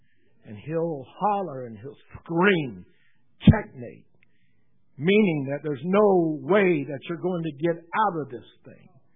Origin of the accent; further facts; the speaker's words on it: the Ozarks, United States; Wasn't a popular game with those I grew up around in the Ozarks.